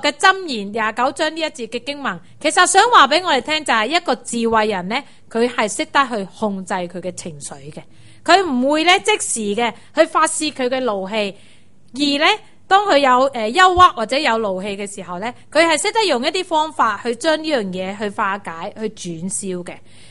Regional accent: China; 这个观念呢是我们中国人的观念

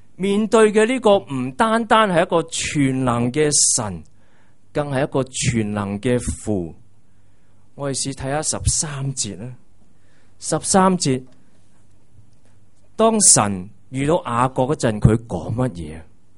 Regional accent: China; 1989年当我们中国人仍然处于六四的悲痛之时

